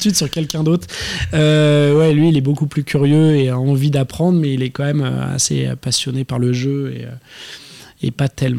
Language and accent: French; Paris, Île-de-France, France; born there; parce que mon père était d'origine bretonne. Et dans la génération avant, ma grand-mère aussi. Mais moi, je suis né à Paris.